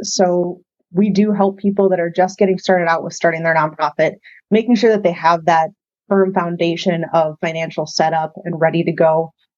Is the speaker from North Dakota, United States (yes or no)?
yes; Fargo, North Dakota, United States; So I am from the Fargo, North Dakota area, and I live here.